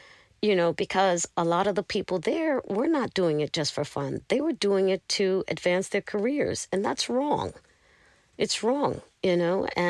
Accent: Brooklyn, New York, United States; And he said, that's that New York stuff. I said, yeah, I'm from Brooklyn.

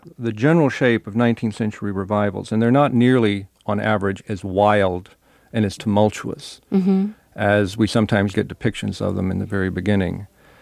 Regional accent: Texas, United States; I grew up in Texas. I grew up around religion.

